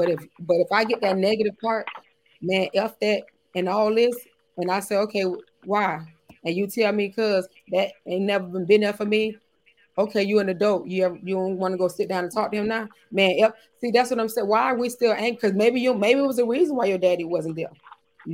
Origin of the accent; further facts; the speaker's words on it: Miami, Florida, United States; and I'm from Florida. You know, I'm from Miami.